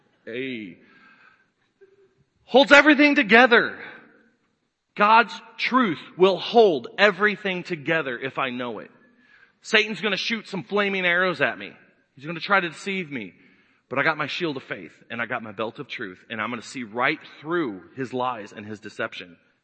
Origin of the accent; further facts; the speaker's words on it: Missouri, United States; I used to live in the basement of the house I grew up in over in Missouri.